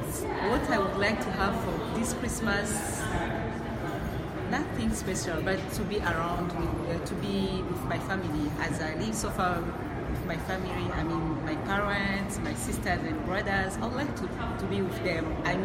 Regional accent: Burundi; I'm from Burundi in East Africa.

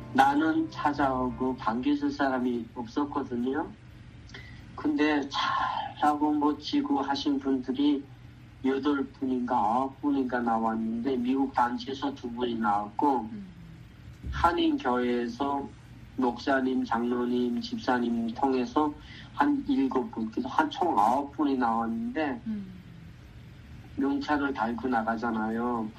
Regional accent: Kangwon, North Korea; moved away as an adult; 제 고향인 강원도

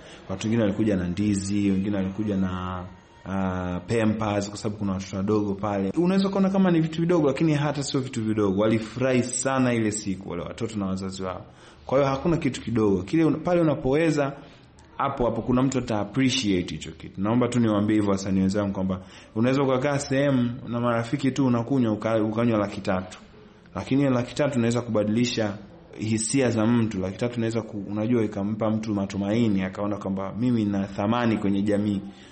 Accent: Central Tanzania, Tanzania; born there; Mimi nilizaliwa Tanzania kanda ya kati.

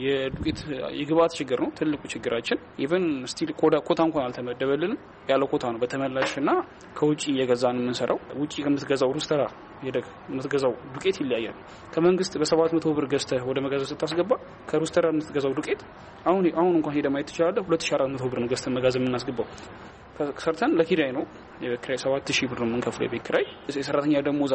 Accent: Dire Dawa, Ethiopia; እኔ ተወልጄ ያደግኩት እዚሁ በድሬዳዋ ከተማ ሲሆን ያው ትምህርቴንም ከአንደኛ ደረጃ እስከ 2ኛ ደረጃ ድረስ በድሬዳዋ ከተማ ነው ያጠናቀቅኩትኝ።

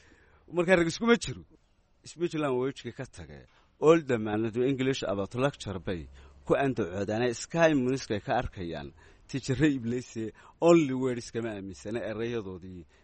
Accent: Berbera, Sahil, Somalia; also born or lived in Las Khorey; Waxaan ku dhashay magaalada Lasqoray, gobolka Senaag. Waxaan ku barbaaray magaalada Berbera. Sanadkan dhashay waxaan dhashay 1980 sida hooyaday iigu sheegtay.

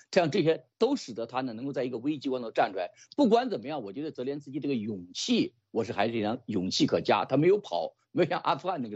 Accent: Beijing, China; 因为北京我觉得我是来自北京的

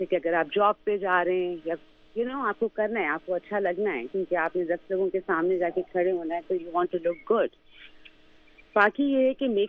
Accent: Pakistan; मैंने कहा I am from Pakistan.

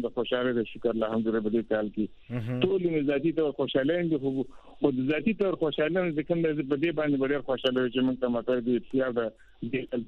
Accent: Pakistan; موږ د پاکستان خلک یو

